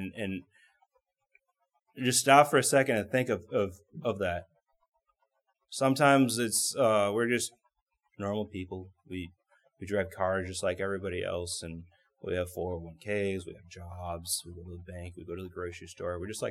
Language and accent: English; Chesterton, Indiana, United States; I've known guys back home, not so much here, but I'm from Chesterton, Indiana. Where Indiana is a big Bible Belt over there.